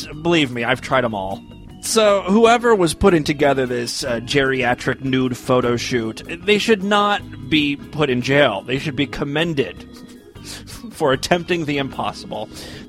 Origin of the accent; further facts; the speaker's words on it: Ohio, United States; Final story we have for you today comes from Toledo, my home state of Ohio.